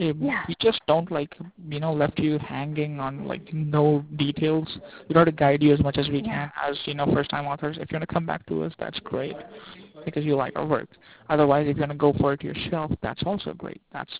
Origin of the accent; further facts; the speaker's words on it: Rockford, Illinois, United States; now in New York, United States; I'm from Rockford, Illinois. So Rockford is a very, you know, nice, quiet place.